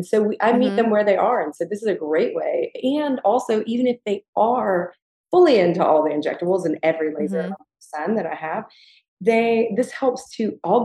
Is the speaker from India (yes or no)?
no; the South, United States; And Gigi and I both growing up in the South